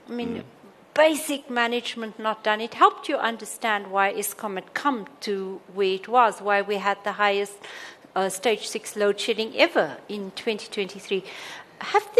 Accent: South Africa; Really good to hear that as a South African.

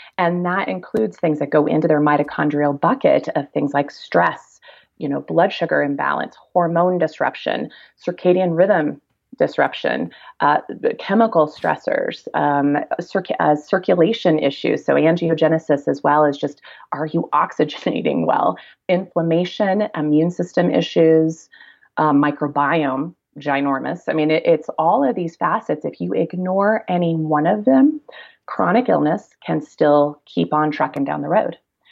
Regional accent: Kansas, United States; I'm a kid from Kansas originally, where evolution is not allowed to be taught in the school system for years and years

